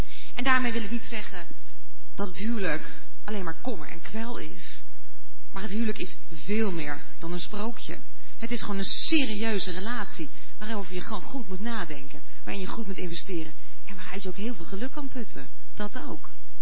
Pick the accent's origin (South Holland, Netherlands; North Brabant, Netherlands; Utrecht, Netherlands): Utrecht, Netherlands; Achterberg; Hallo, ik kom uit Renen. Erger nog, ik kom uit Achterberg.